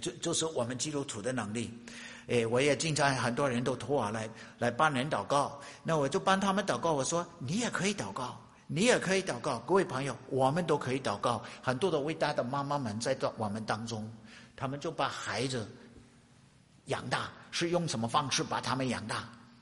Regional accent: United States; 我是美国的农业区长大的

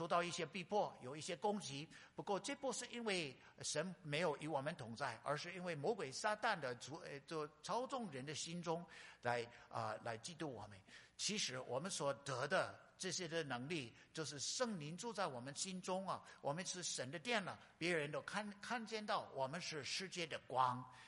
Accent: North Dakota, United States; 我在美国加拿大，我是美国土生土长，我在 North Dakota 很偏僻的地方。

